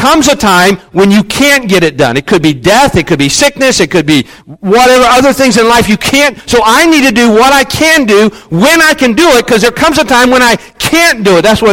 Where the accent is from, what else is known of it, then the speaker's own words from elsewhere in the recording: West Virginia, United States; When I was 15, now, at 16, this is growing up in West Virginia, at 16, we could get our driver's license.